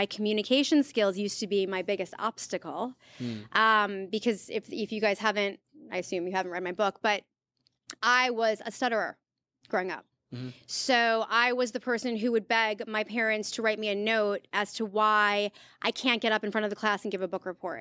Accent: New York, United States; But also I'm from New York, so, yeah. You know, I'm biased, I guess.

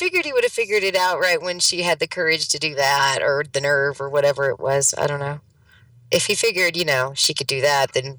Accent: the South, United States; I'm from the South. It's cool.

